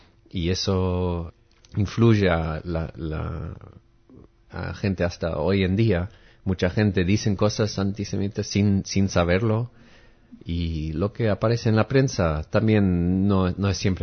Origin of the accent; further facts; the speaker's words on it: Philadelphia, Pennsylvania, United States; bueno, donde yo crecí en Filadelfia